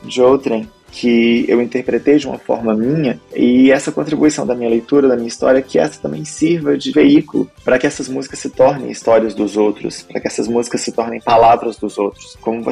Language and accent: Portuguese; Salinas, Minas Gerais, Brazil; eu fiz 3 shows na minha cidade natal, em Salinas